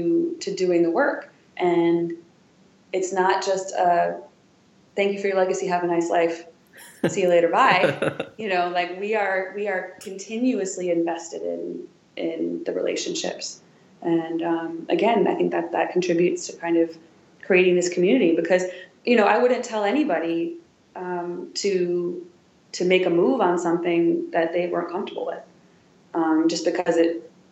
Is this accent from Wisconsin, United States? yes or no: yes; Wisconsin, United States; now in Washington, United States; you know, I'm from Wisconsin. I've been growing up in Wisconsin.